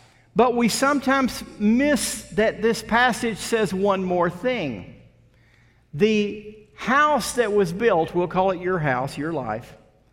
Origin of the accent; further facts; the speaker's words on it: Longview, Texas, United States; when I was a little boy growing up in Longview, Texas